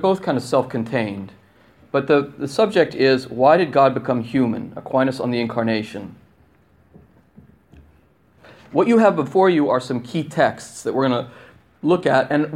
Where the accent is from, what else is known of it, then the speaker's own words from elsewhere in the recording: Washington, District of Columbia, United States; I'm from Washington, D.C. I'm introducing myself. I'm from Washington, D.C., and I'm the director of the Thomistic Institute.